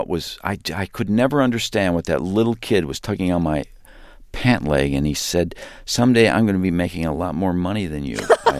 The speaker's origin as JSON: {"language": "English", "region": "Illinois", "country": "United States", "said": "I'm from Illinois"}